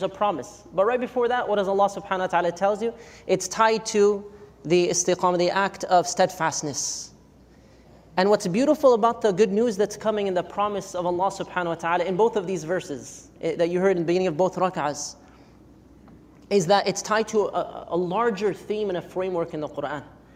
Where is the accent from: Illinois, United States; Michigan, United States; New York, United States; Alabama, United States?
Michigan, United States; and I'm from Michigan, but I was like freezing in this weather.